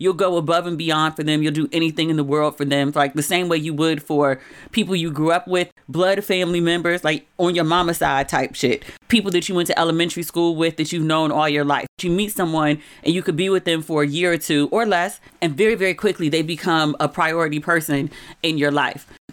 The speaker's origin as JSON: {"language": "English", "region": "Maryland", "country": "United States", "accent": "Maryland", "said": "I can hear my Maryland accent again."}